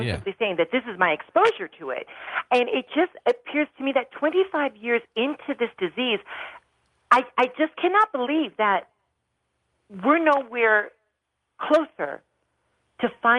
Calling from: Chicago, Illinois, United States; I'm calling from Chicago.

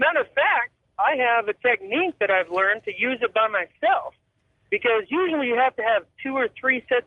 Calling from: Columbia, Missouri, United States; from Columbia, Missouri.

